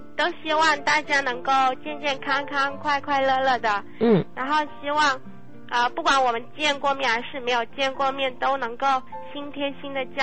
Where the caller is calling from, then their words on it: Huizhou, Guangdong, China; 你好，我是惠州的